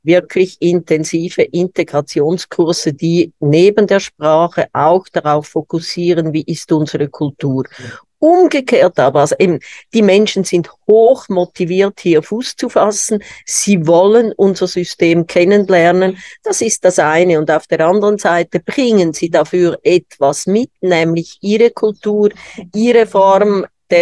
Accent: Zurich, Switzerland; ich komme aus der Stadt Zürich

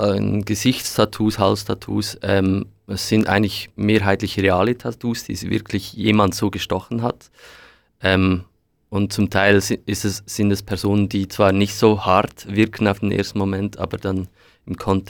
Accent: Lucerne, Switzerland; Und dann ist mir eingefallen, als Kind im Luzernischen haben wir jemanden gesagt, wenn er beim Fußballspielen nicht so irgendwie hingefallen ist

